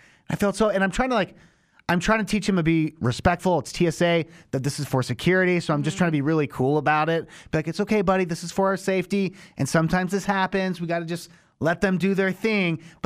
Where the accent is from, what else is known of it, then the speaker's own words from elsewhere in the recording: Long Beach, California, United States; Because we're from Long Beach, so we're not used to like going up there to LAX.